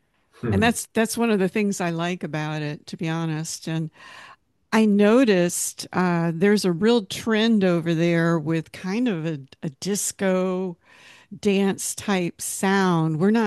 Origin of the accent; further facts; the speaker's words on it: Detroit, Michigan, United States; now in Tampa, United States; I'm actually from Detroit originally. Motown. Yeah, but I'm in Tampa right now, so you're speaking to me in Tampa, Florida.